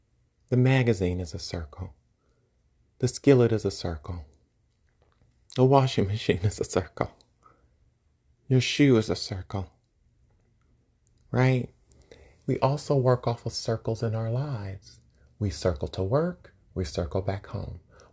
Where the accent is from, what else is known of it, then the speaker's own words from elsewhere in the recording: New York, United States; I'm a New Yorker, so if you hear this sound, it's because it's my heater and it's keeping me warm.